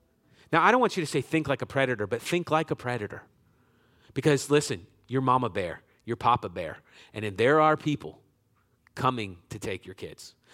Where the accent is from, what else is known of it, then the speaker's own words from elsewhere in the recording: West Palm Beach, Florida, United States; I remember a few years ago, we're originally from West Palm Beach.